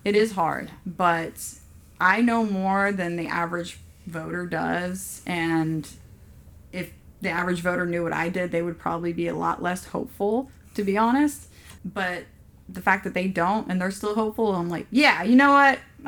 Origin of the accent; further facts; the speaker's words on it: Ashland City, Tennessee, United States; but the fact that I grew up in Ashland City and came out a raging liberal, I don't know. So I think what happened is I moved out of my small town and went to college